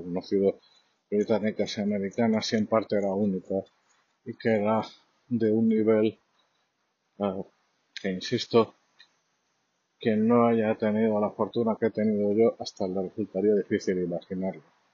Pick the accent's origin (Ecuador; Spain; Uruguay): Spain; Yo he comido gratis por decir que soy español